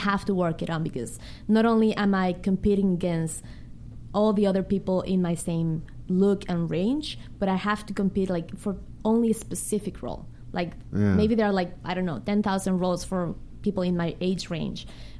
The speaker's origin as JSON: {"language": "English", "country": "United States", "said": "As an American native speaker, there are sounds that I just don't hear."}